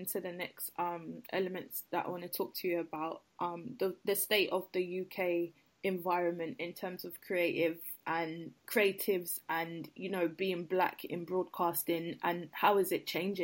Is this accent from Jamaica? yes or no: yes; Jamaica; It's the same because I'm Jamaican and fair.